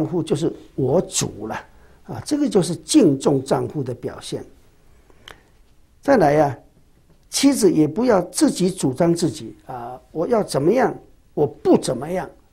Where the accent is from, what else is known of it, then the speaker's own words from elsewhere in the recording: China; 所以我们中国人呢，称太太叫做内助